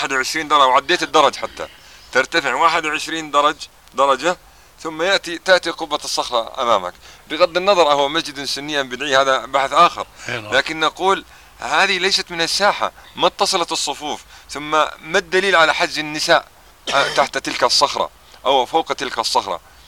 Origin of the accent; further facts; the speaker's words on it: Ramallah and al-Bireh Governorate, Palestine; وهو من قضاء نابلس، ونحن من قضاء رام الله